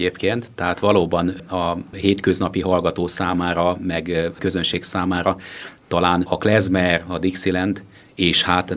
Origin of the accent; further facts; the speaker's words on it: Tata, Komárom-Esztergom, Hungary; born there; Én Tatán születtem egyébként